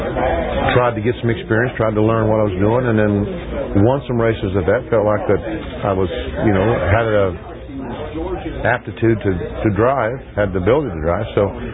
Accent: North Carolina, United States; Again, growing up in North Carolina, we had stock car racing.

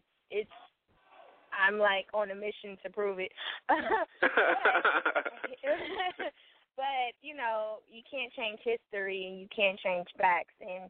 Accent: Los Angeles, California, United States; I'm from Watts, California, Los Angeles, California.

